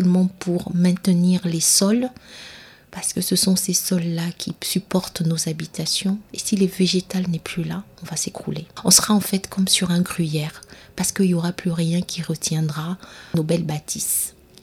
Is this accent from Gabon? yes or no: yes; Gabon; moved away as an adult; Dans mon pays d'origine, donc le Gabon, à chaque saison des pluies, il y a de l'érosion.